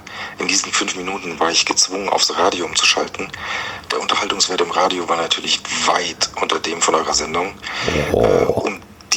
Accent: Hesse, Germany; ich komme aus Hessen.

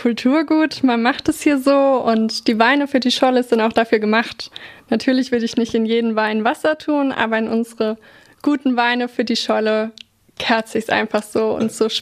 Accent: Neustadt, Rhineland-Palatinate, Germany; Ich bin hier in Neustadt groß geworden und habe hier immer die ganze Weinkultur natürlich mitbekommen

